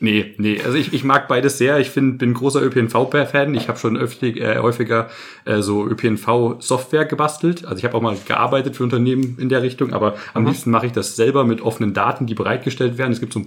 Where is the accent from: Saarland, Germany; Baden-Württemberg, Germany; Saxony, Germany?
Saxony, Germany; Dresden; fast 30, also 31, aber fast 30 finde ich angenehm. ich komme aus Dresden auch ursprünglich, bin hier aber nicht wirklich aufgewachsen, dass eher hier und da und überall